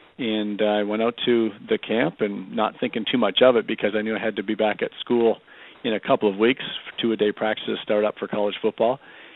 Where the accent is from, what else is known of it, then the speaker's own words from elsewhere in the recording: Windsor, Ontario, Canada; now in United States; I'm from Windsor, and I played all growing up. I ended up going to Assumption High School and played for Father Cullen.